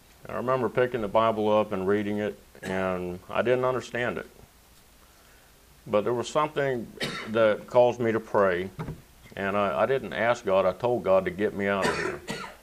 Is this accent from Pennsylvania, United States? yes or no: no; Lakeland, Florida, United States; also born or lived in Plant City; I was born and raised in Lakeland and Plant City, Florida.